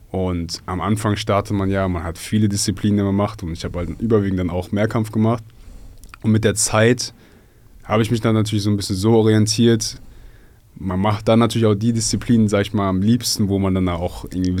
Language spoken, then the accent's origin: German; Oberhausen, North Rhine-Westphalia, Germany; Also ich bin in Oberhausen geboren, groß geworden und habe dann da 21 Jahre meines Lebens auch gelebt.